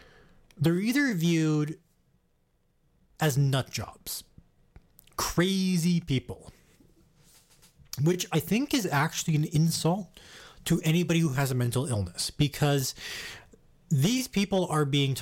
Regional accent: Canada; it's things like this that often make me as a Canadian go, what?

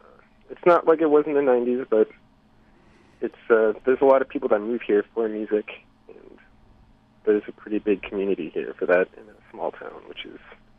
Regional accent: Pennsylvania, United States; now in Olympia, United States; I grew up in Pennsylvania on the East Coast, and I was always really into Olympia bands, even on the other side of the country. I moved out here to go to school

